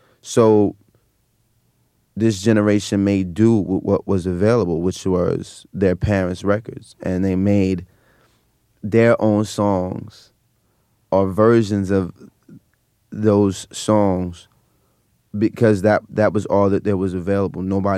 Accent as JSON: {"language": "English", "town": "Brooklyn", "region": "New York", "country": "United States", "tie": "born or raised there"}